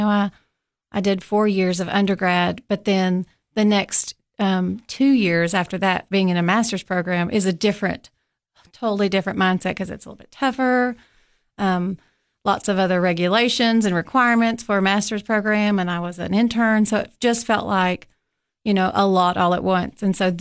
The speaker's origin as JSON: {"language": "English", "region": "Tennessee", "country": "United States", "said": "So I'm from Pickett County. I graduated from Pickett County High School, and I went to Tennessee Tech for my undergraduate and my master's in reading."}